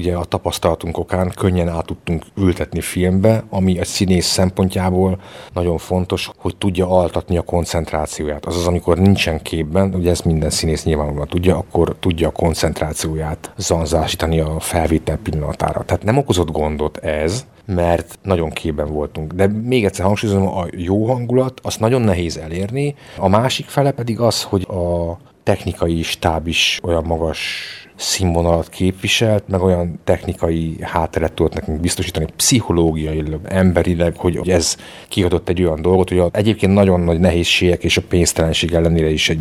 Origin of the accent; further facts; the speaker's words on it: Debrecen, Hajdú-Bihar, Hungary; hazamentünk, debreceniek vagyunk mind a hárman, hazamentem 3 év után a nővéremhez Debrecenbe